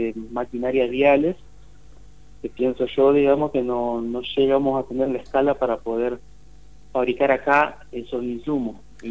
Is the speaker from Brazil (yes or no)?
yes; Brazil; Spanish is a second language; now in Argentina; yo soy brasilero, no soy argentino. Nacionalidad, o sea, estoy radicado acá en Argentina, o sea, mi familia es toda argentina, pero yo soy brasilero, o sea, de nacionalidad.